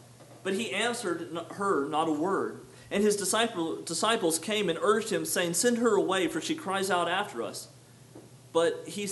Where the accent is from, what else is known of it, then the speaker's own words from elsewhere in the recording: Pearsall, Texas, United States; especially when I was a child growing up in Pearsall